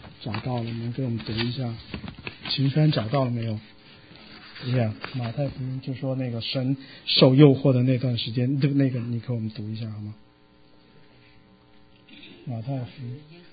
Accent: China; 这就是我们中国人的心态，我们要如果领养一个孩子肯定会首先的考虑的就是说这小孩健康不健康

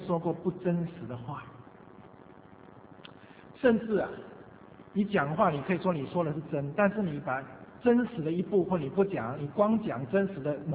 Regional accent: China; 所以我们中国人讲说见人说什么人话，见鬼说鬼话

